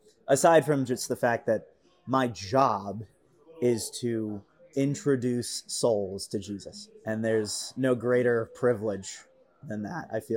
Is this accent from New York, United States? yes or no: yes; New York City, New York, United States; I think I was especially prepared for it growing up in New York City, riding the subways from my childhood.